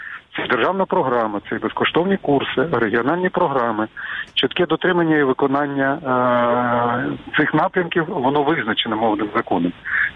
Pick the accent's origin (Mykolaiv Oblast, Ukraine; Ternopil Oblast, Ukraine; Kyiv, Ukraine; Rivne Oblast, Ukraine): Mykolaiv Oblast, Ukraine; Mykolaiv; Я родом із Миколаєва, у мене батько з Закарпаття, мама з Чернігівського, тому специфіку різних регіонів я знаю.